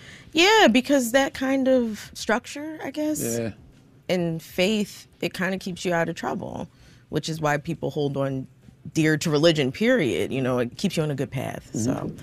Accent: Philadelphia, Pennsylvania, United States; I loved growing up in Philly. It's a beautiful city with a ton of culture. It was a nice environment to grow up in.

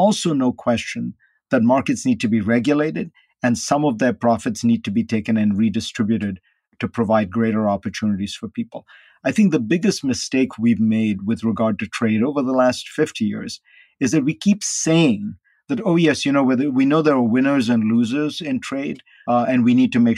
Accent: India; And again, I grew up in India, socialist economy.

